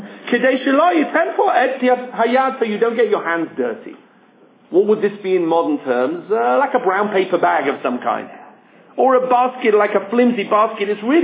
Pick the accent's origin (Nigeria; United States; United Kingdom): United Kingdom; England; And of course I'm English, so we don't call them diapers. We call them nappies.